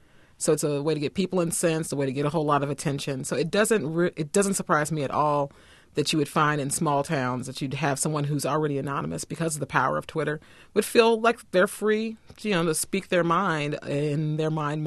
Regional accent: Missouri, United States; And in the case of Illinois and Indiana and even my home state of Missouri, you have a significant African-American population

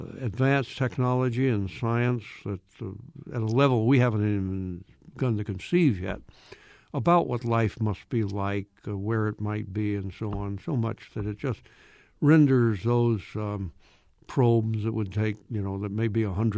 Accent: Alabama, United States; It's actually centered on it's my southern novel. You know, I'm from Alabama

